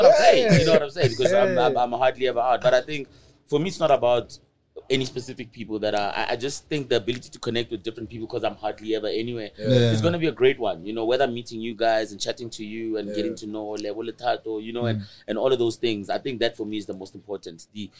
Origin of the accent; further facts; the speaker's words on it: Atteridgeville, Gauteng, South Africa; I grew up in Attridgeville in Pretoria.